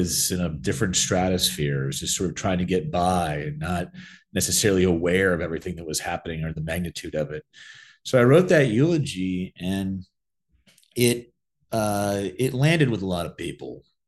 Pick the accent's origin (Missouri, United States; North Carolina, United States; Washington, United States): Washington, United States; I need to figure out who I am beyond my name, beyond this bubble I grew up in Washington, and just walk away from this for a little bit.